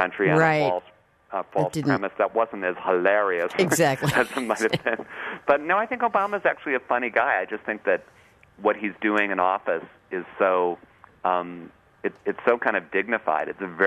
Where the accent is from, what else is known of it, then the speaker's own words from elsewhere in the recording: Cleveland, Ohio, United States; You know, I'm from Cleveland.